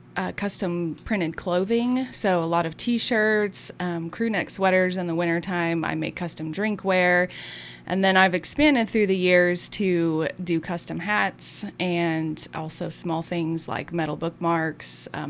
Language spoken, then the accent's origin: English; West Plains, Missouri, United States; I grew up in West Plains, yeah. I moved away to go to Springfield for college, but then in 2016, my family moved back here.